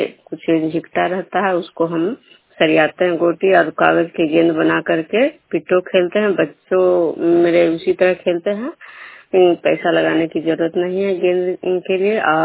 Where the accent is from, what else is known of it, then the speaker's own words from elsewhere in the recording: Nalanda, Bihar, India; मैं विष्णुपुर ग्राम खजरा पंचायत नालंदा जिला ननौसा प्रखंड के निवासी हूँ।